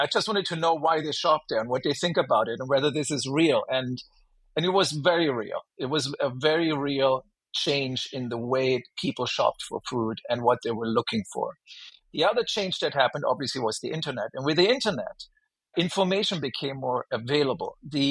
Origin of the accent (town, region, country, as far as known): Stuttgart, Baden-Württemberg, Germany; born or raised there; English is a second language; moved away